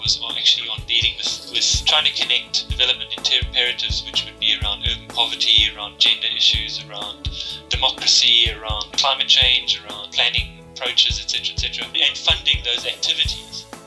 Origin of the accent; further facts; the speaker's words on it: South Africa; I'm South African. I grew up with living in a world where there was rich and poor living in very close proximity.